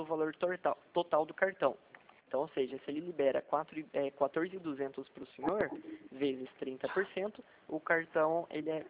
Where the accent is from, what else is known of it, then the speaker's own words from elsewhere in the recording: São José dos Campos, São Paulo, Brazil; Não, eu sou do interior do Vale do Paraíba, São José dos Campos.